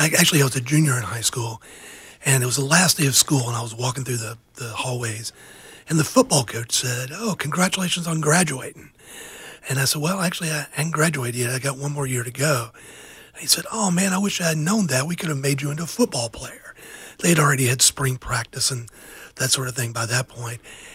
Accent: Georgia, United States; I grew up in the Deep South down on the Georgia coast, and food was, for our family, wealth.

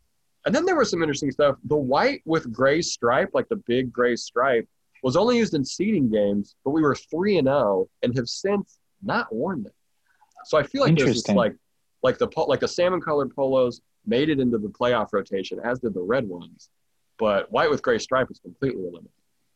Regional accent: Ireland; I'm Irish. I eat potatoes, I don't know, 10 times a day.

